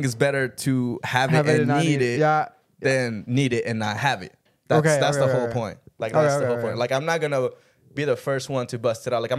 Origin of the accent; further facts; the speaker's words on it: Atlanta, Georgia, United States; You know, I'm from Atlanta.